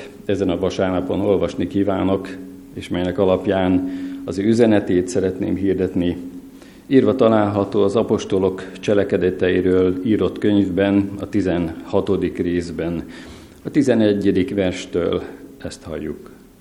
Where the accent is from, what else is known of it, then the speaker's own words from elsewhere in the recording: Eastern Hungary, Hungary; Magyarország keleti végén nőttem fel, kisgyerekként mindenre volt lehetőségünk